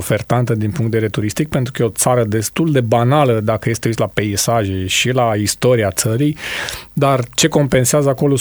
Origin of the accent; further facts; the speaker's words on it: Piatra Neamț, Neamț County, Romania; now in Tulcea, Romania; Piatra Neamț, Crămâi, e orașul meu natal, eu fiind un tulcean adoptat. Piatra Neamț rămâne orașul meu de suflet.